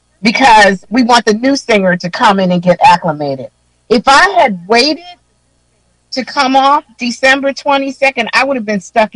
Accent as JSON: {"language": "English", "town": "Philadelphia", "region": "Pennsylvania", "country": "United States", "tie": "born or raised there", "said": "I'm a West Philly girl. I was born and raised in West Philly. You know, I went to West Philly High School."}